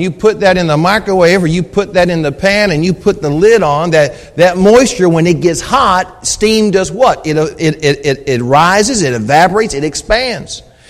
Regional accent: the South, United States; because I'm from the South

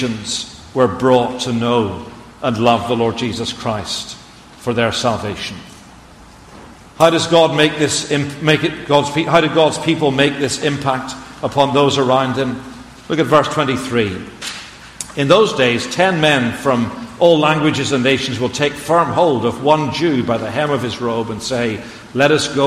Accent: Northern Ireland, United Kingdom; When we were growing up in Ireland, in the midst of the troubles

